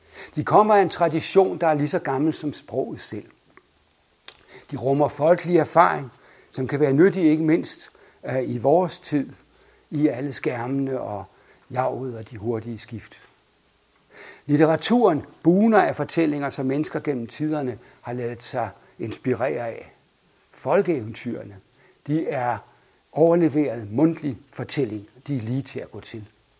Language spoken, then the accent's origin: Danish; Mulbjerg, Central Denmark Region, Denmark; og … fra Mulbjerg